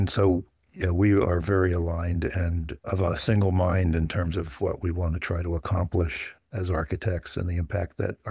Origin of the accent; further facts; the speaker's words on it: Colonia, New Jersey, United States; Well, I grew up in central New Jersey in a little town called Colonia. Suburban, single family homes